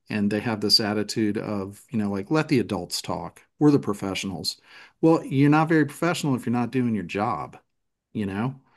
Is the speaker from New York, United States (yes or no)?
no; Louisiana, United States; I'm from Louisiana, and I've got a good dear old friend who's a sergeant with Baton Rouge Homicide.